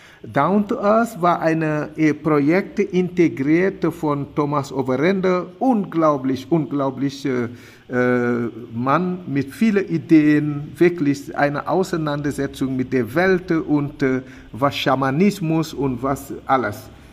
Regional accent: Senegal; German is a second language; das ist eine heile Zeremonie, was man macht in meiner Heimat Senegal.

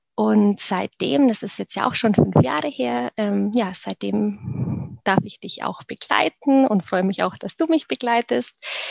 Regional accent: Augsburg, Bavaria, Germany; ich bin ursprünglich aus Augsburg, dort geboren und auch aufgewachsen

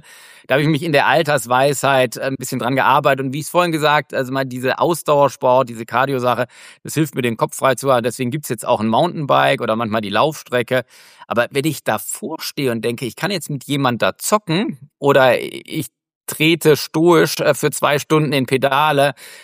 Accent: Karlsruhe, Baden-Württemberg, Germany; ich komme aus so einer Ecke, ich komme ja aus Karlsruhe, das ist direkt am Elsass dran

